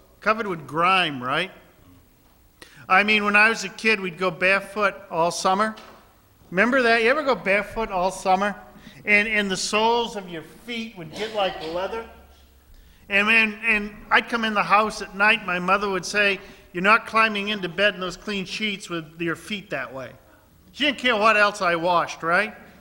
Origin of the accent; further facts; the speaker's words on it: Wilton, New Hampshire, United States; I grew up in Wilton, New Hampshire.